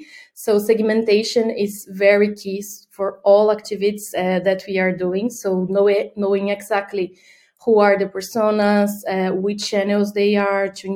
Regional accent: Brazil; Sure. So I'm from Brazil. I came from a very diverse family in terms of professional.

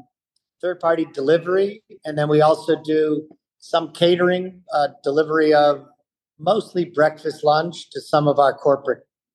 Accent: Cleveland, Ohio, United States; also born or lived in Manhattan; Well, I grew up in Cleveland. I bowled as a small kid, enjoyed bowling, leagues with friends, certainly took dates bowling as the years went on. After business school, I spent 4 years in Manhattan, late 80s

